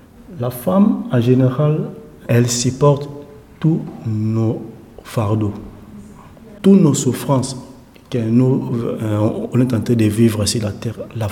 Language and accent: French; DR Congo; born there